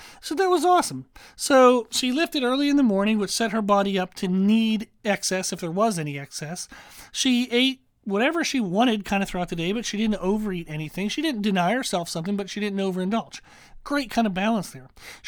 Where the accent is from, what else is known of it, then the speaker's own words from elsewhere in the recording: Pennsylvania, United States; I'm not sure. I'm from Pennsylvania originally. I don't remember there being marshmallows on our sweet potatoes.